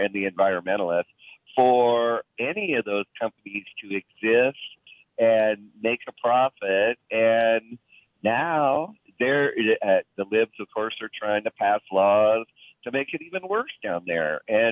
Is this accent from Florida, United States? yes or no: no; Grants Pass, Oregon, United States; I'm originally from the Grants Pass area